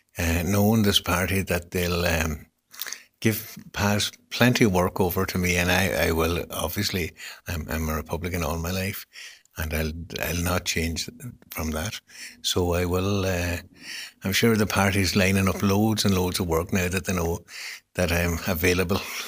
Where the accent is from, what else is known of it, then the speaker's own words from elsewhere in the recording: Glenswilly, Ulster, Ireland; also born or lived in Gweedore; I had the great fortune to have been born and bred in Gweedore and finally to have grown up in Glenswilly.